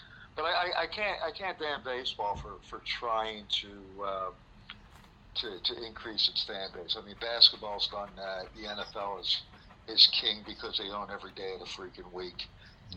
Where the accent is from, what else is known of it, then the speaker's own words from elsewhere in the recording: Philadelphia, Pennsylvania, United States; Actually, if it's going to happen any place, it's going to happen in my hometown of Philadelphia.